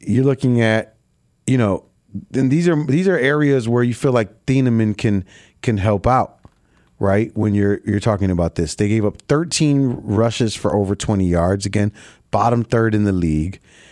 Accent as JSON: {"language": "English", "town": "Chicago", "region": "Illinois", "country": "United States", "said": "but it as a Chicagoan, it kind of feels silly when people are reading the text line and they're like, from 773, it's like, everybody's from 773."}